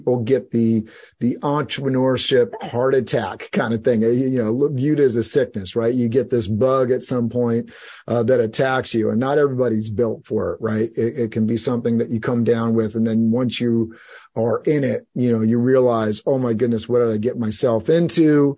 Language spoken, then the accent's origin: English; New York City, New York, United States; I was raised in New York City, and they talk about New York City in the sense that, you know, if you're raised there, you can live anywhere, right?